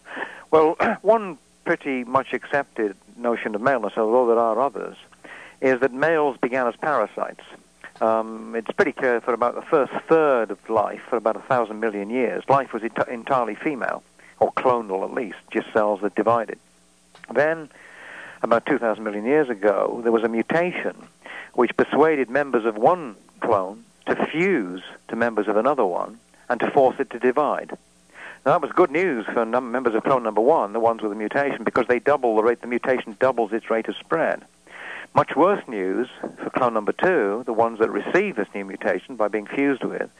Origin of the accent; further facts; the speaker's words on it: Wales, United Kingdom; I'm Welsh, and you can see that.